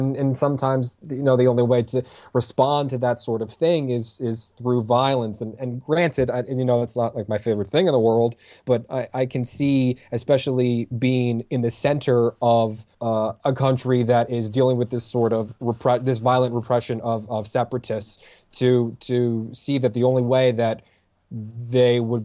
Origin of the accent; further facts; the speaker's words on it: United States; just because, you know, I'm American, and that's, you know, how our country was born.